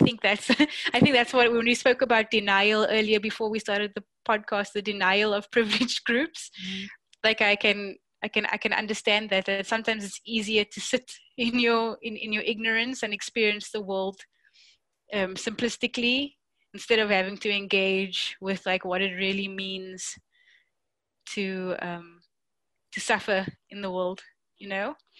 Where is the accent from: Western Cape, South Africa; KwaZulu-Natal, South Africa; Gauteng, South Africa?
Western Cape, South Africa; Cape Town; my experiences growing up in Cape Town, obviously it's Cape Town's in South Africa, and South Africa is just coming out of apartheid.